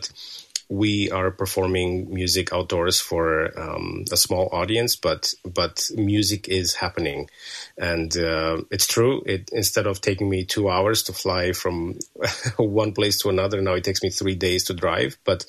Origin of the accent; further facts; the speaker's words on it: Timișoara, Timiș County, Romania; And I'm in my hometown in Timișoara in Romania